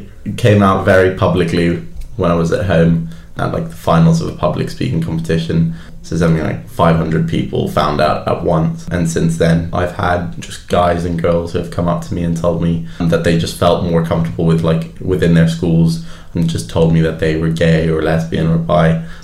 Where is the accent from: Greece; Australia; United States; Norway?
Greece; English is a second language; I grew up originally in Greece, and there is a very strong religious presence